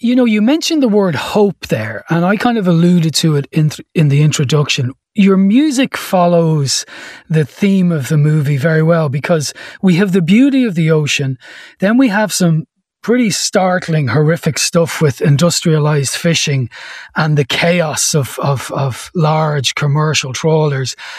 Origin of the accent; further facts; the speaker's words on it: Ireland; accent: Irish; and also teasing my Irish accent at the start. It wasn't a bad impression, I suppose. Do I sound like that? I guess I do to an American.